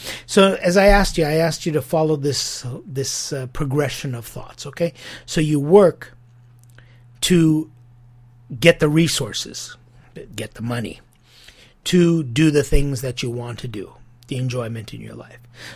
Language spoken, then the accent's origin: English; United States; I remember growing up in America where there was a discussion that it wouldn't be a 5-day week, but it would be a 4-day work week.